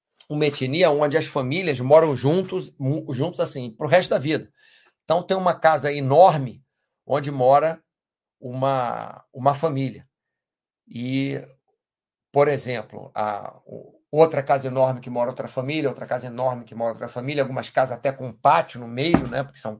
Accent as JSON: {"language": "Portuguese", "region": "Rio de Janeiro", "country": "Brazil", "said": "eu, como bom brasileiro, principalmente do Rio de Janeiro, aquele calor miserável"}